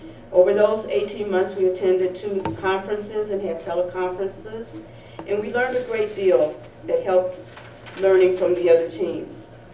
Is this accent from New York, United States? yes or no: no; Memphis, Tennessee, United States; joined five other teams in Memphis, Tennessee, my hometown.